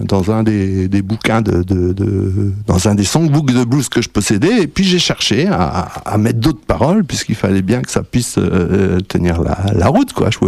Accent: France; Ma langue musicale première, c'est l'anglais, hein. Et puis bon, je suis français et donc je joue sur les deux tableaux, quitte à mélanger carrément les deux langues dans la même chanson.

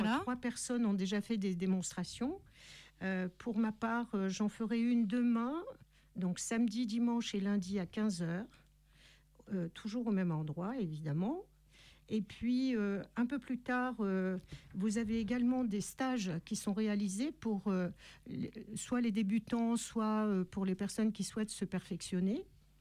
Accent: Grenoble, Auvergne-Rhône-Alpes, France; Moi, je viens de Grenoble

